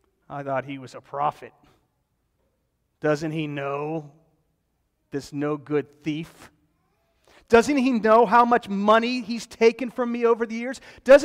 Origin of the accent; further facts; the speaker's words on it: Pittsburgh, Pennsylvania, United States; I always think of a situation involving my brother when we were growing up. Growing up outside of Pittsburgh, every Saturday night during the winter was bowling night for our family.